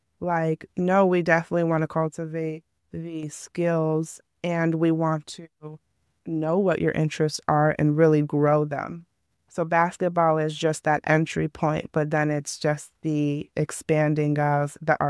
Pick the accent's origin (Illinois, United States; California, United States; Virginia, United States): Illinois, United States; Chicago; now in Philadelphia, United States; I'm originally from Chicago. So let me start with my story here. I'm an implant, as they call it here in Philly.